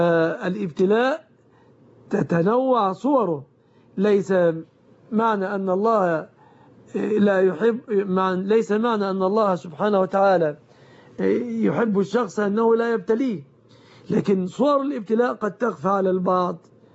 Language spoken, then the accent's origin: Arabic; Egypt; بلادنا مصر